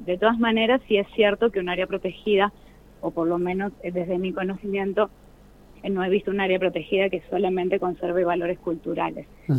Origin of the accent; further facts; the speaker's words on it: Jujuy, Argentina; now in Córdoba, Argentina; Yo particularmente soy de Jujuy, vivo en Córdoba